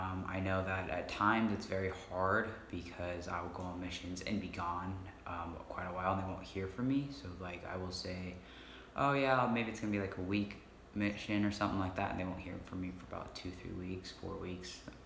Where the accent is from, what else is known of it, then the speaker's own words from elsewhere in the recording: Portland, Oregon, United States; also born or lived in China; I'm 24. I was adopted, so I was brought in from China, became a citizen in 95, lived in Portland, Oregon.